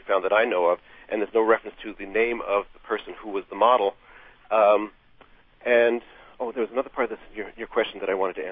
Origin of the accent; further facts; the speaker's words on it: New York City, New York, United States; I'm from New York City, there's certain things you take for granted